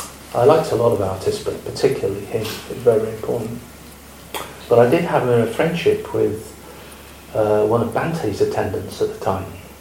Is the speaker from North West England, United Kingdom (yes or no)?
yes; North West England, United Kingdom; I grew up in the Lake District, and I visited an old slate quarry, which I worked in from the age of 17 to 19.